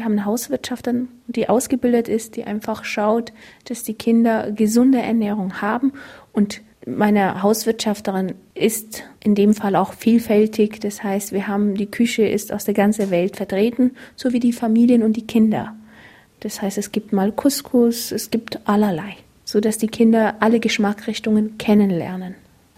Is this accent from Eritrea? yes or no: yes; Eritrea; ursprünglich stamme ich aus Eritrea, Ostafrika, bin koptische Christin.